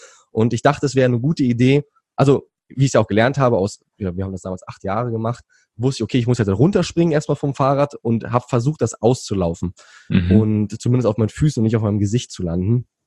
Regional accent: Berlin, Germany; also born or lived in Thailand; ich auch eine Zeit lang in Thailand gelebt habe, beziehungsweise eine lange Zeit lang in Thailand gelebt habe zwischendurch und auch ein bisschen die Welt bereist habe. Aber ich komme aus Berlin und aktuell auch in Berlin.

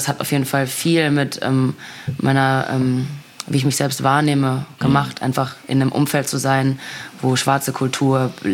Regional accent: North Rhine-Westphalia, Germany; Ich komme aus dem Pott.

